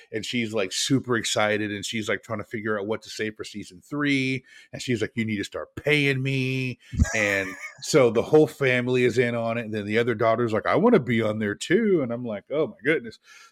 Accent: Portland, Oregon, United States; So, you know, I'm from Portland, and one of Portland's best basketball players back in the day, Damon Stoudamire, played for the Raptors

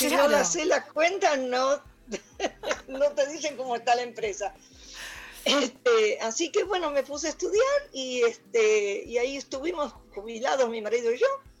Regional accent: Buenos Aires, Argentina; also born or lived in Río Negro; Soy de Buenos Aires, pero ya estuve.

